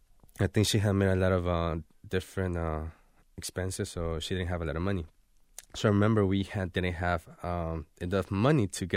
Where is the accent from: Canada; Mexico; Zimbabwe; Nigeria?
Mexico; Puebla; also born or lived in Acapulco, Guerrero / Veracruz; I was born in Acapulco, Guerrero. I was just born there, so I can say I really know the state. I grew up in two states, in Puebla, which is around 2 hours away from Mexico City, and also in Veracruz, which is like in the coast of Mexico.